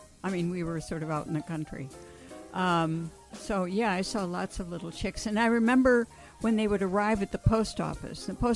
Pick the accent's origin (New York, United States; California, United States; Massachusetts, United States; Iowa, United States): New York, United States; Kirkwood; Kirkwood, New York.